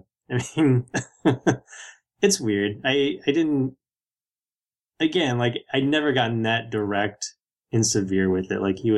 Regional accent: Ohio, United States; when I still lived in Ohio and saying, yeah, I'm from Ohio. And they're like, oh, did you grow up on a farm or something?

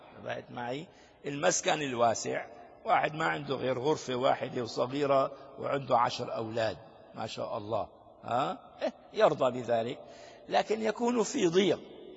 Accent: Syria; هذه هنا في البلاد ما في، منا عندنا في سوريا قد يوجد من موديل 1950

